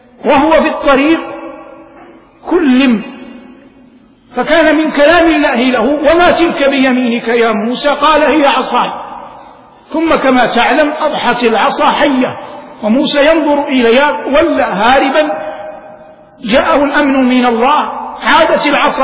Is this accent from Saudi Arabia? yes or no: yes; Saudi Arabia; في عاصمة بلادنا الرياض